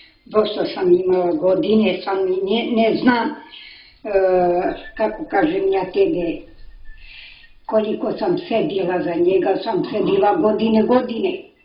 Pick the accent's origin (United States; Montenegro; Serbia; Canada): Serbia; Novi Pazar, Raška District; born there; Rođena sam tu, u Novi Pazar